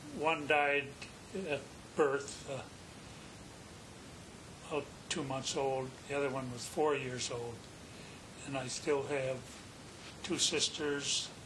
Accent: Breckenridge, Minnesota, United States; moved away; also born or lived in North Dakota; I was born in Hanginson, North Dakota, which is about 70 miles southwest of here. And I lived there for 2 years, and then my parents moved to Breckenridge, Minnesota, which is about 50 miles south of here.

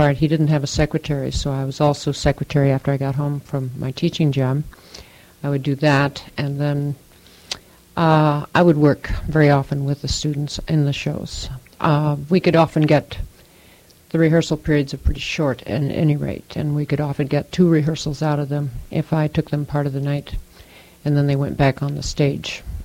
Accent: Iowa, United States; moved away; Well, my background, I'm originally from Iowa. We moved here in 1959.

